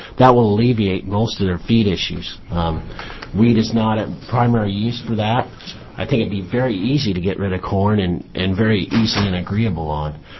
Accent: Klamath Falls, Oregon, United States; from Klamath Falls, Oregon.

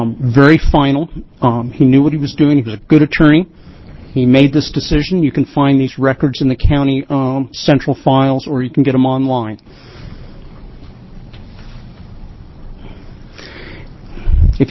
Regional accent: Phoenix, Oregon, United States; I'm from Phoenix, Oregon

